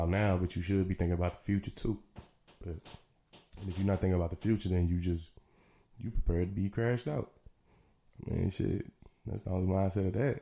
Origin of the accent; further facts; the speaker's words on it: St. Louis, Missouri, United States; But, like, being in the South, nah, I'm from St. Louis, born and raised.